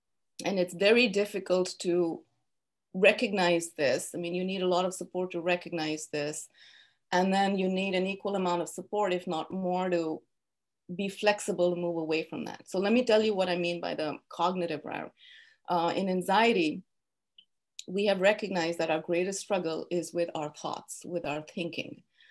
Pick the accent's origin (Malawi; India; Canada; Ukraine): India; now in United States; I come from a different time, a different place. I live in the United States now, but I'm from India.